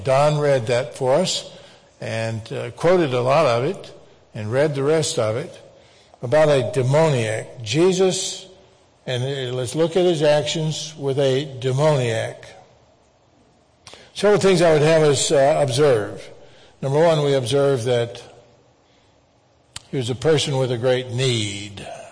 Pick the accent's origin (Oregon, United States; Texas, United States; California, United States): Texas, United States; New Braunfels; In my hometown of New Braunfels, there's a fellow that when I was a kid, 10, 11, 12 years old, we went to the Saturday movies